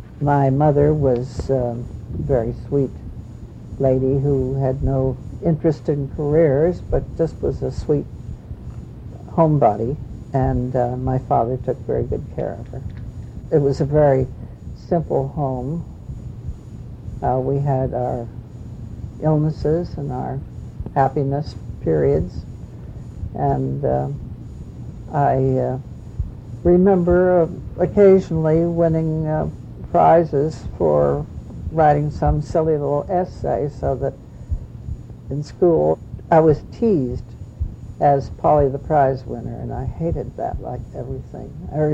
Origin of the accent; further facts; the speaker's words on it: Gallitzin, Pennsylvania, United States; born there; I was born in Pennsylvania in a little coal mining town in the mountains called Gallitzin.